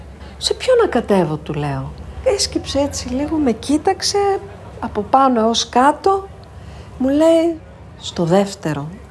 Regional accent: Paris, Île-de-France, France; Εγώ γεννήθηκα στη Γαλλία, στο Παρίσι μεγάλωσα.

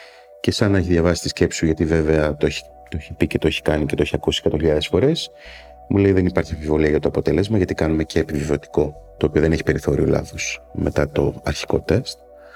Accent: Kalymnos, South Aegean, Greece; now in Athens, Greece; γεννήθηκα στην Αθήνα, μεγάλωσα στην Κάλυμνο, στα Δωδεκάνησα και τα τελευταία 15 χρόνια περίπου ζω στην Αθήνα ξανά.

